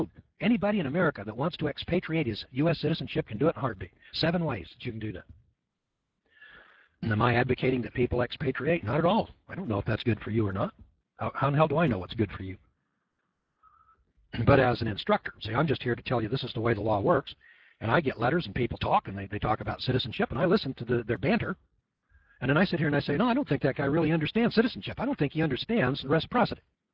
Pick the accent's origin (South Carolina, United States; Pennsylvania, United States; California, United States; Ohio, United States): California, United States; born there; now in Missouri, United States; I was born in California, and I'm living in Missouri.